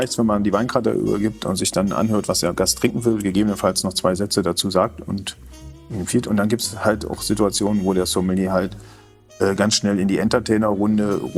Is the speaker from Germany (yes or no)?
yes; Germany; Also wenn ich die Kollegen höre, die international noch mehr unterwegs sind, dann höre ich oft die Meinung, dass wir Deutschen doch recht weit hinten sind.